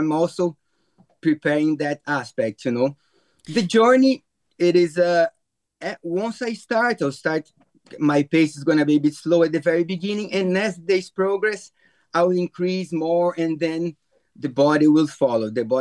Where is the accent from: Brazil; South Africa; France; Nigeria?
Brazil; English is a second language; moved away as an adult; now in Ireland; I'm originally from Brazil. I'm in Ireland since 2008.